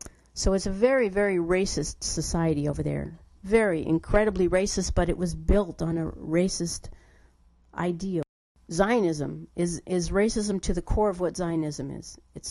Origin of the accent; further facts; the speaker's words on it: United States; I was raised in the United States, so of course, by being raised in the United States